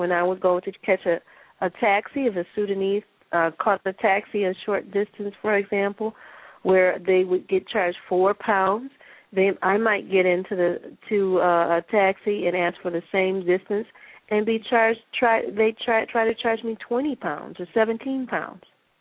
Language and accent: English; United States; because I come from the United States, I'm rich.